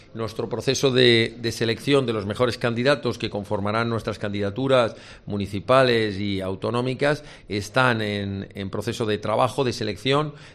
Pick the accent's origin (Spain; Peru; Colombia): Spain; Yo no soy hijo de esta tierra extremeña, aunque como español me siento parte de ella